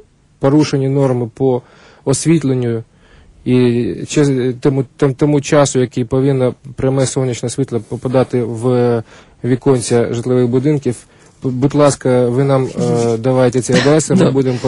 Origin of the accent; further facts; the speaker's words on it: Kyiv, Ukraine; я корінний киянин.